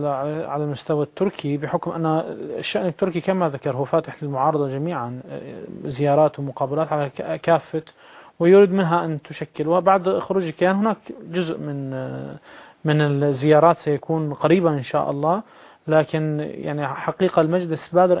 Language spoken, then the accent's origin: Arabic; Syria; نحن كشعب سوري قبل أي شيء